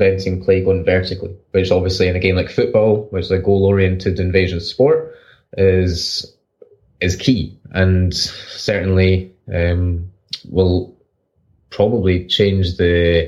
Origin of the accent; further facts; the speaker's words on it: Scotland, United Kingdom; accent: Scottish; my Scottish accent is just butchering all of Johan Cruyff's legacy here.